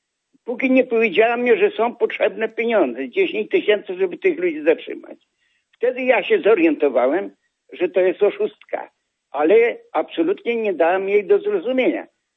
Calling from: Wrocław, Lower Silesian Voivodeship, Poland; z Wrocławia.

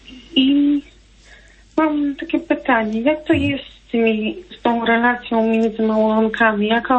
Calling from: Podlaskie Voivodeship, Poland; z Podlasia.

